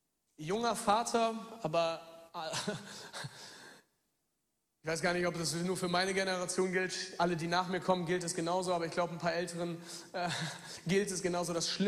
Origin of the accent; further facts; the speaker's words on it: Germany; Ich bin Deutscher mit Migrationshintergrund, okay?